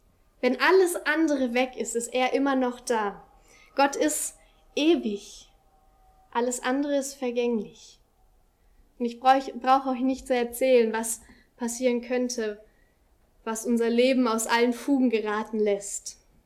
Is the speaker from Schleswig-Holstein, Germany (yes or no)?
no; Friedensau, Saxony-Anhalt, Germany; Ich bin in Friedensau aufgewachsen und dort ist überall Wald um den Ort herum.